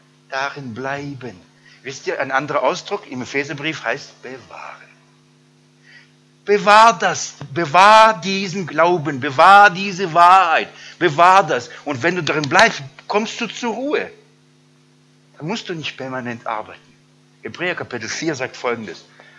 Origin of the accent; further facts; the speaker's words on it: Baden-Württemberg, Germany; Ich komme aus dem Schwabenland. Schaffen, schaffen, Häusle bauen.